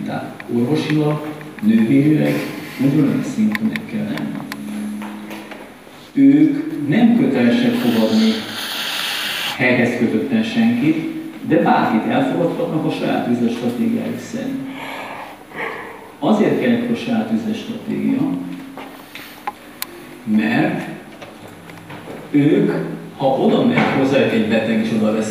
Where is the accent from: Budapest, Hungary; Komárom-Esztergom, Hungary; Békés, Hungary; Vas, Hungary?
Vas, Hungary; Szombathely; hogy ugyan én mehetnék Szombathelyi vagyok.